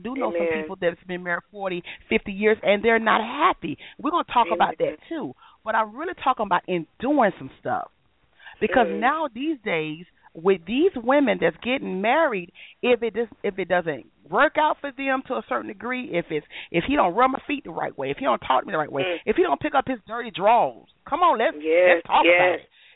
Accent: United States; I'm an East Side girl. I'm from the East Side. Yeah, I'm from Florida Avenue.

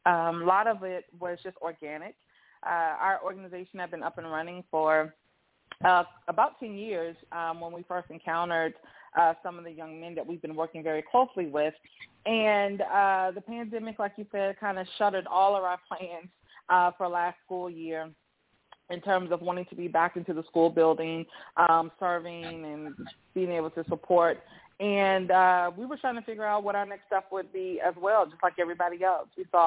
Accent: Virginia Beach, Virginia, United States; moved away as an adult; But I came here in 98 from Virginia Beach, Virginia, to attend the historic and legendary Morris Brown College.

